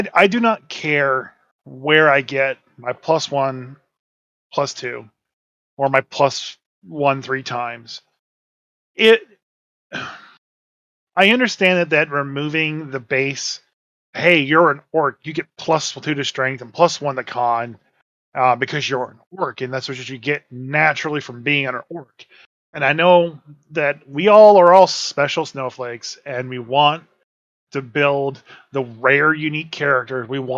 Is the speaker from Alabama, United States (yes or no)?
yes; Alabama, United States; I'm from Alabama.